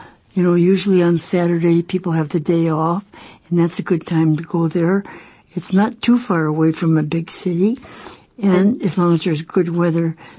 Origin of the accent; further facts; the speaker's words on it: Washington, United States; I'm from the Northwest, and when I first came to Asia and went to Hong Kong, it was too hot.